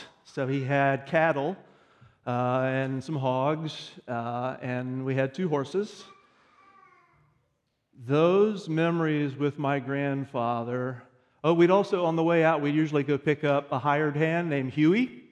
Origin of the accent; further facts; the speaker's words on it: Oklahoma, United States; also born or lived in Texas; Originally, I grew up in Oklahoma and Texas. I spent many years in Oklahoma, and we spent a few of those years living out in the country, which is probably, when you think of Oklahoma, what you think of anyway.